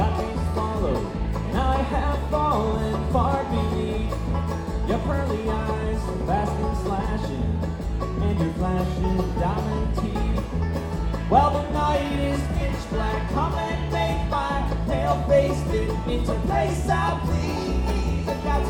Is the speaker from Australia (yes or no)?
no; Midwest, United States; Growing up in the Midwest, it's just amazing to have you folks here